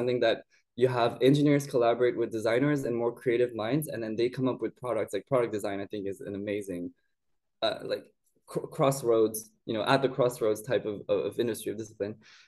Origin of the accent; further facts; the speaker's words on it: Hong Kong; also born or lived in Japan; now in United Kingdom; I was born in Japan. My mom's Taiwanese, my dad's Belgian, and then I was raised in Hong Kong at the French school. And now I've been in the UK for 10 years, and I just got the British passport last year, actually.